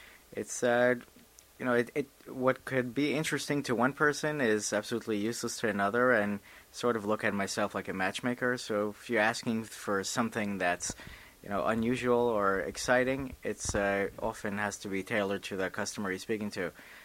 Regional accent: New York, United States; I was born and bred in New York.

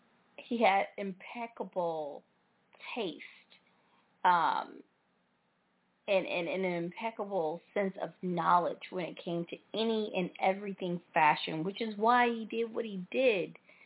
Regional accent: Memphis, Tennessee, United States; I'm from the South, as you all know, from Memphis, Tennessee, so I know about Sunday mornings and what kind of fashion show that is.

